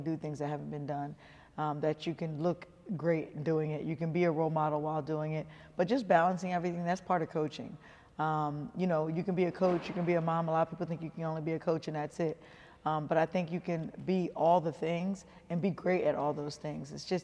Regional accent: New Jersey, United States; I'm from Jersey, Philly area, so mm-hmm. when I was younger, he's coming out of Lower Merion High School.

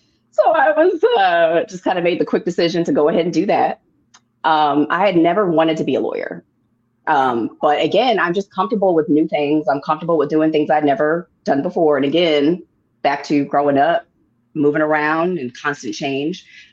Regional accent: San Diego, California, United States; now in Atlanta, United States; But when I got to high school, growing up in San Diego, there are Black people there, but there aren't a lot.

